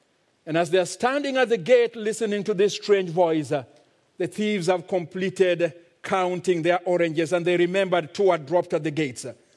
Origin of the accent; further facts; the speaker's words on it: Kenya; Now, being a Kenyan pastor who officiates in weddings quite often